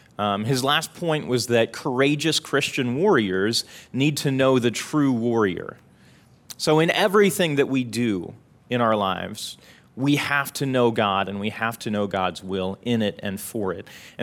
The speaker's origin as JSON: {"language": "English", "town": "Ferris", "region": "Illinois", "country": "United States", "tie": "born or raised there", "said": "I graduated from Illini West High School in Carthage, Illinois, and I grew up in Ferris."}